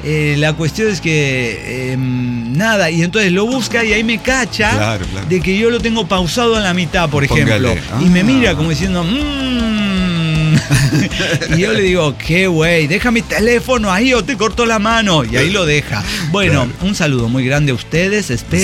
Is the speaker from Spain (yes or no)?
no; Orizaba, Veracruz, Mexico; sí, nosotros somos de Orizaba